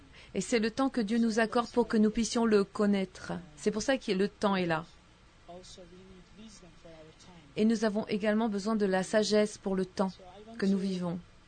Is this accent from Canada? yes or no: no; Istanbul, Turkey; Vous savez que je suis turque d'Istanbul.